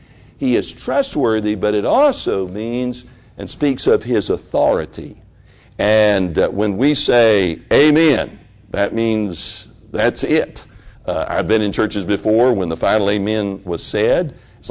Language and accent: English; United States; I'm an American. I believe this is a democratic republic that we live in.